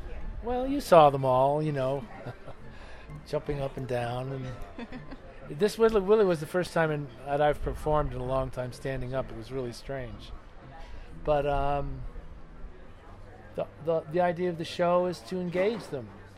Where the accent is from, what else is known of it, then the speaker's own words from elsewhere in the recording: New York, United States; also born or lived in London; No, I'm from New York. I lived in London for 17 years.